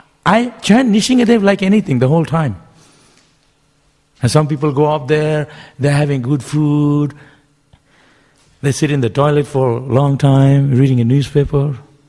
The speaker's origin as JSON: {"language": "English", "country": "India", "tie": "born or raised there", "said": "I remember when I grew up in India, and they booked my plane ticket."}